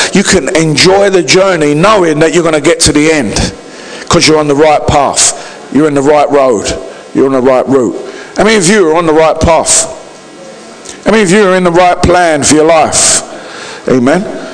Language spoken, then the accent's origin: English; United Kingdom; We're British. We don't do that.